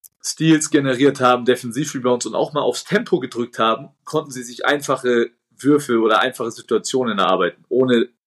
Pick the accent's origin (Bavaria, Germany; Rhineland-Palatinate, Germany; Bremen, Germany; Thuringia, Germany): Bavaria, Germany; Nuremberg; Bei uns in Nürnberg in der Südstadt ist die Welt noch in Ordnung.